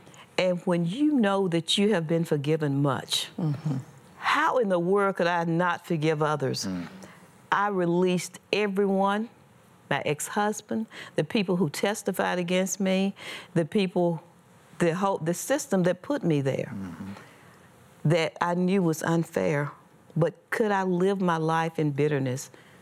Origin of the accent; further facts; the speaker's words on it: Mississippi, United States; I was born and raised in Mississippi. My mother was no nonsense.